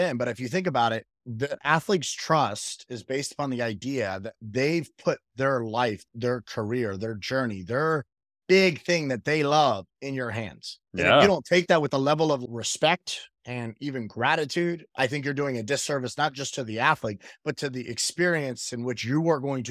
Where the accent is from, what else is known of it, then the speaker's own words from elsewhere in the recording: Miami, Florida, United States; I'm from Miami. I was a high school All-American.